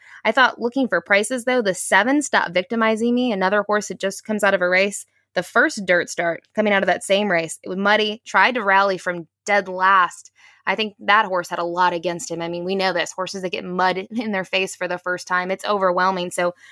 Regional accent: Buffalo, New York, United States; this is the track that I grew up going to, growing up in Buffalo. From my house, it's about a 25-minute drive with crossing the border

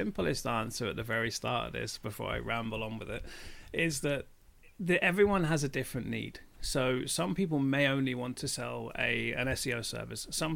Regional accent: United Kingdom; Yeah, it's more than likely because a lot of what we buy, as British people, a lot of what we buy is in dollars.

